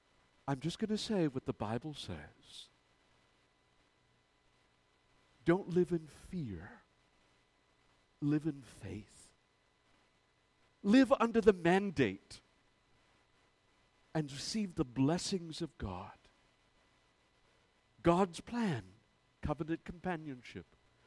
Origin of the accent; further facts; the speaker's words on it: Ontario, Canada; born there; I was born in Bruce County, so it's okay.